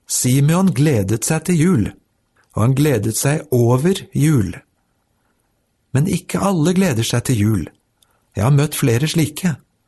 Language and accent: Norwegian; Japan; Jeg vokste selv opp i Japan, og det er Japan dette er hentet fra.